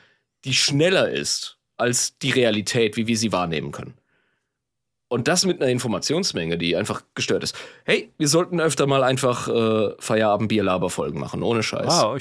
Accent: Ludwigshafen, Rhineland-Palatinate, Germany; Wie alle wissen, komme ich aus Ludwigshafen, ja?

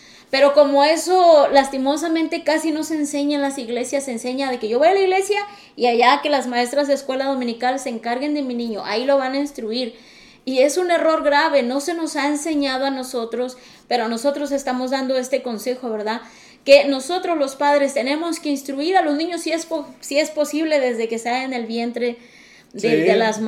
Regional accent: Mexico; now in United States; Voy a hablar por los mexicanos porque nosotros somos mexicanos.

